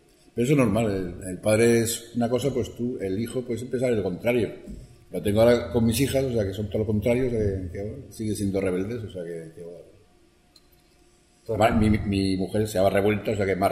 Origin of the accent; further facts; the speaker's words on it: Zaragoza, Aragon, Spain; also born or lived in Morón; nací en Morón, jo me crié en Zaragoza. Jo a Morón iba en los veranos